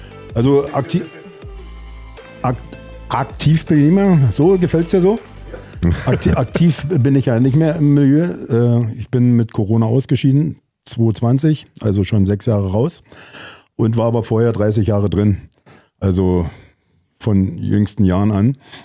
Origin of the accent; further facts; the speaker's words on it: eastern Germany, Germany; moved away as an adult; ich bin ja Ossi